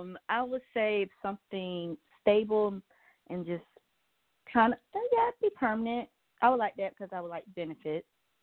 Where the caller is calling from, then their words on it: Georgia, United States; Hi, this is … from Georgia.